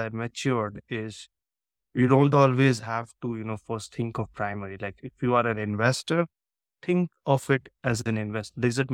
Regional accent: India; So I'm from India originally.

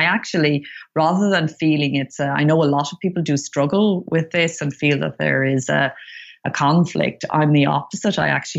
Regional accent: Ireland; I grew up in Ireland.

